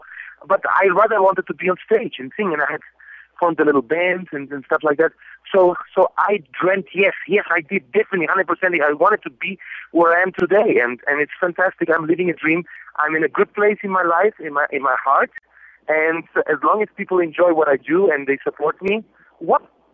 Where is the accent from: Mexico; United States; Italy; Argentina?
Italy; Naples, Campania; English is a second language; also born or lived in Vienna; my parents are from Naples, Italy. Mm-hmm. I was born in Vienna because my father was a chef and they went for work in Vienna. I ended up in the heart of Europe, in Vienna. That's where I was born, then raised back in Naples, Italy.